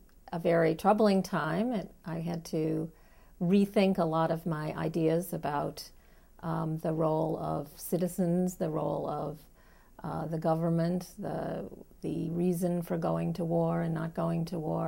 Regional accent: Midwest, United States; I was from the Midwest.

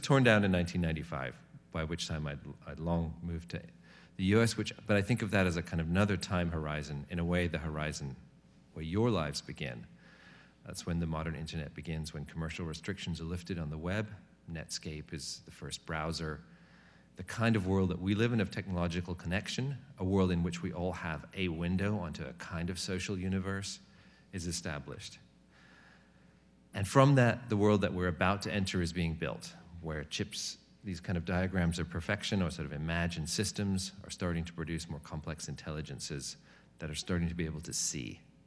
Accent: United Kingdom; moved away; I'm originally British, and so I moved here about 30 years ago.

